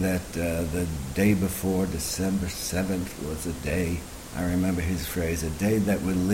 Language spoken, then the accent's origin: English; New York City, New York, United States; I grew up in New York, on the West Side. For people who can tell, maybe you can hear that in the way I talk.